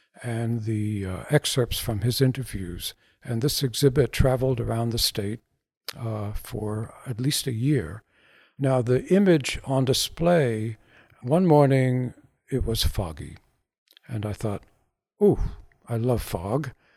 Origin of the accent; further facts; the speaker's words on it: Bronx, New York, United States; I grew up in the Bronx, and my interest in photography really began when I was about 8 years old.